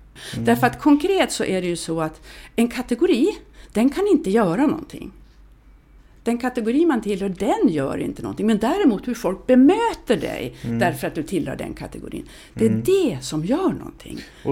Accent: Lycksele, Västerbotten County, Sweden; born there; Jag är född i Lycksele.

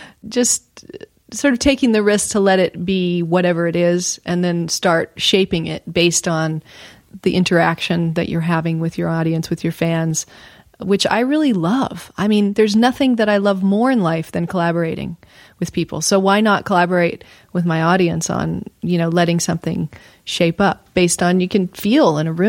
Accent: Houston, Texas, United States; born there; I know I was born in Texas, Houston, Texas, and that my mom had to have me all by herself in the room

